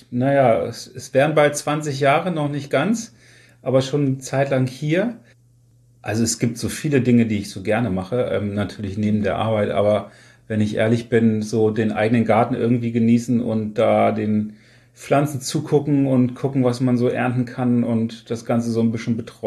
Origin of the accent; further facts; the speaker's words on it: Wolfsburg, Lower Saxony, Germany; Also Heimatstadt, Lieblingsstadt ist Wolfsburg.